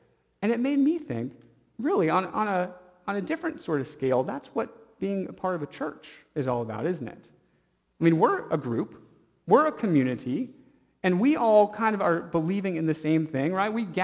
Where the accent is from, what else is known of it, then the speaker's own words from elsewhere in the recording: Seattle, Washington, United States; I grew up in Seattle, and so from a young child, I was rooting on for the Seahawks.